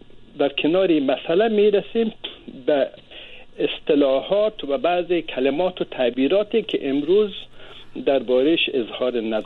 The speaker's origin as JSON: {"language": "Persian", "country": "Afghanistan", "accent": "Dari", "said": "اینا بیشتر از لهجه ما، لهجه دری رفته"}